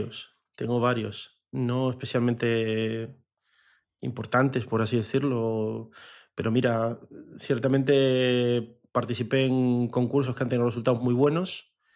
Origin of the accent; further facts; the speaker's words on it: Argentina; moved away; yo vengo de Argentina